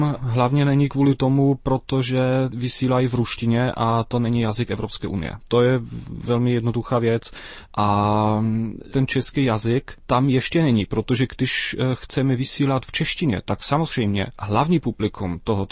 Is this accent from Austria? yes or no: yes; Vienna, Austria; já osobně pocházím z Vídně, Vídeň je 50 kilometrů od Bratislavy